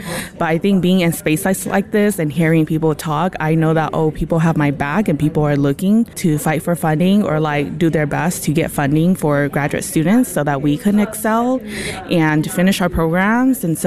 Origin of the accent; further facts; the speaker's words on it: Fresno, California, United States; now in Madison, United States; I grew up in Fresno, California, and I came here 3 years ago for a master's and PhD social work, social welfare program.